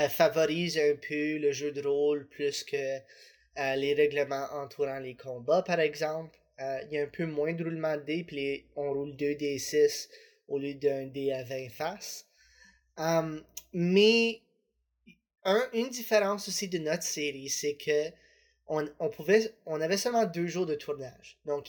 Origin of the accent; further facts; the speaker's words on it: Alberta, Canada; moi je viens de l'Alberta.